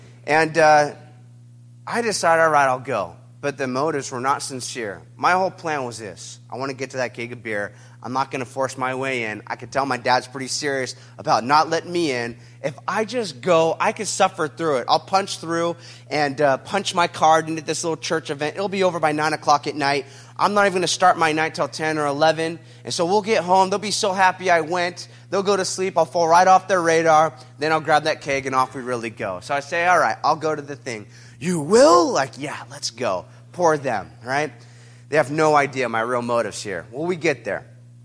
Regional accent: Huntington, California, United States; born or raised there

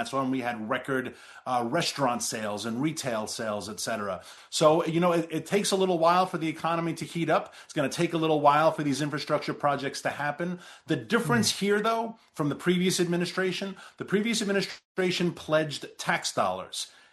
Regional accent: New York, United States; neighboring states, my home state in New York, New Jersey

